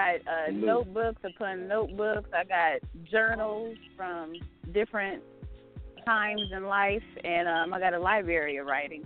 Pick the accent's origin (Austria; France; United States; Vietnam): United States; San Diego, California; I'm from the West Coast, from San Diego, California, born and raised.